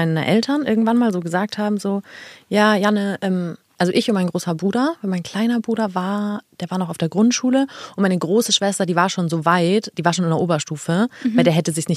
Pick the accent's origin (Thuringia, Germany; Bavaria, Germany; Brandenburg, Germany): Bavaria, Germany; Tutzing; also born or lived in Hamburg / Gauting; Wir sind, als ich so 2 war oder so, sind wir nach Gauting gezogen. Also beruflich, weil mein Papa da in der Nähe dann gearbeitet hat. Und dann sind wir aber, weil unser Haus zu klein war, sind wir nach Tutzing gezogen.